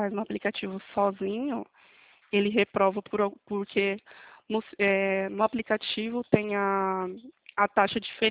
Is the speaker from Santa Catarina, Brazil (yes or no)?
no; Atibaia, São Paulo, Brazil; Sou de Atibaia, a cidade do Lula.